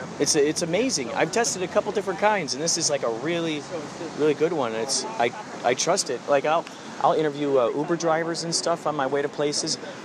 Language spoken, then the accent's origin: English; Chicago, Illinois, United States; Oh, Chicago.